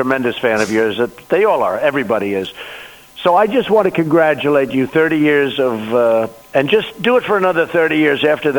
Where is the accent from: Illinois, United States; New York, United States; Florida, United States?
New York, United States; I'm from New York, but very rarely. And all of a sudden, I'm president.